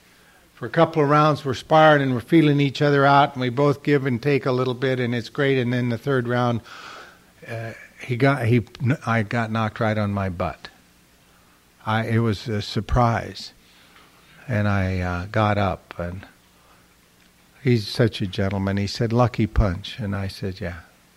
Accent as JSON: {"language": "English", "town": "Los Angeles", "region": "California", "country": "United States", "said": "did I mention I come from Los Angeles and that shit bothers me?"}